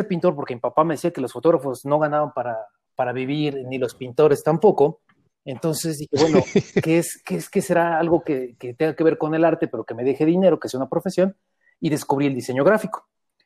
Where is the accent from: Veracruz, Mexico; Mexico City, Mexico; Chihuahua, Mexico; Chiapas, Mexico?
Mexico City, Mexico; yo nací, soy originario de la Ciudad de México y siempre desde pequeño había querido ser pintor.